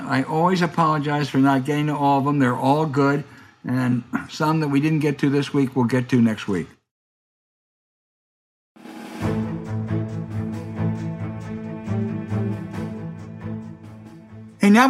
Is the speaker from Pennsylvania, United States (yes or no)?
yes; Pennsylvania, United States; also born or lived in Virginia; I was born in Virginia, but I grew up in Pennsylvania, and I went every summer.